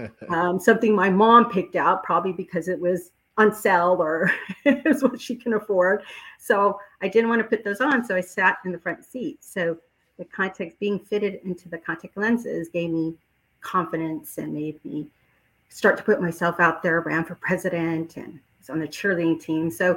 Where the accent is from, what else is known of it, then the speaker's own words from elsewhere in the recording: San Diego, California, United States; And so I grew up in South San Diego, which is a city called South Bay. It's like 5 miles away from the Mexico border.